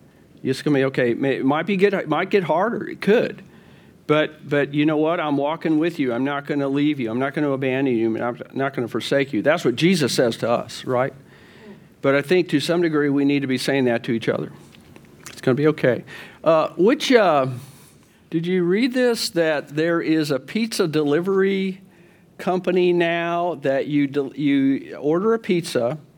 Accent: Fort Worth, Texas, United States; So I was raised in Fort Worth.

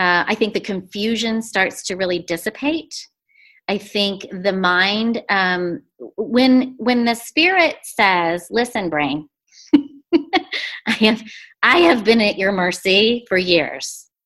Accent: Midwest, United States; You know, I grew up in the Midwest. We have a hard work ethic. I have Irish blood flowing through my veins.

